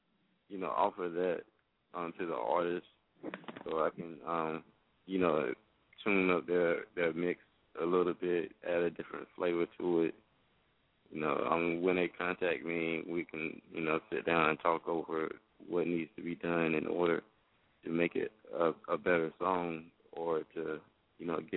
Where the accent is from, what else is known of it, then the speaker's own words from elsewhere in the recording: France; I'm from France.